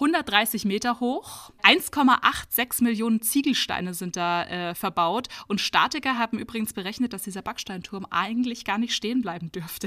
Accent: Gündelkofen, Bavaria, Germany; obwohl ich wirklich aus dem Dorf komme. Also ich bin nicht direkt in Landshut zwar geboren, aber nicht aufgewachsen, sondern ich komme aus Gündelkofen. Das ist wirklich ein ganz, ganz kleines Dörfchen, gehört zu Landshut.

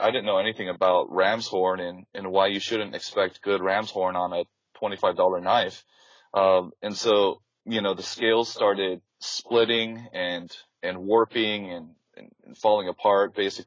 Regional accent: Midwest, United States; I grew up in the Midwest, and so we were always just shooting BB guns and going fishing and just being around knives all the time.

